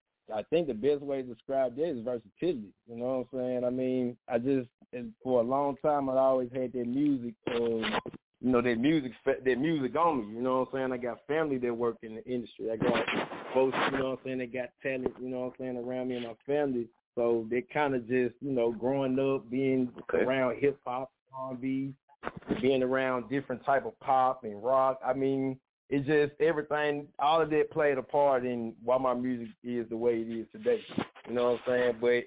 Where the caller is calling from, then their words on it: Memphis, Tennessee, United States; I'm calling in from the L, man. I'm calling in from Memphis right now. 901, man.